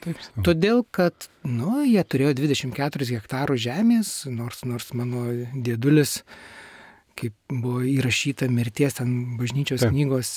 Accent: Marijampolė, Marijampolė County, Lithuania; gimiau, augau, kaip sakiau, Marijampolėj suvalkijoj, bet mano mama kilusi Lietuvos Lenkijos pasienis Liubavos, čia už Kalvarijos

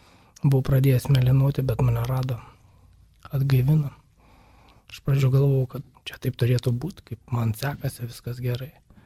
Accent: Šiauliai, Šiauliai County, Lithuania; Esu šiaulietis, man 50 metų.

